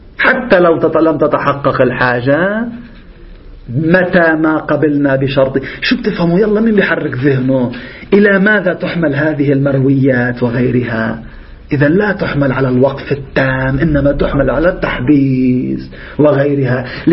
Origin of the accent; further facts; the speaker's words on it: Lebanon; عندنا في لبنان عبارة سرلنكية، على الهندية نقول سرلنكية